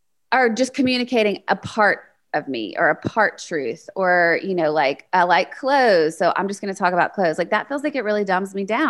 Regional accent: the South, United States; I didn't get it because I grew up in the South in a certain way.

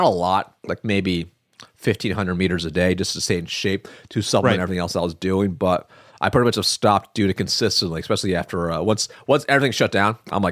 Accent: Eugene, Oregon, United States; And I'm from Eugene. So down there, a lot of people just typically don't even have AC.

